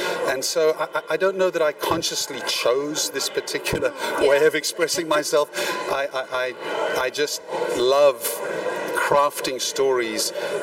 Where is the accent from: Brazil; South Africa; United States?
South Africa; accent: South African; for the first time in my life, I was watching people that spoke with my accent in a film, because there were so few films made in South Africa.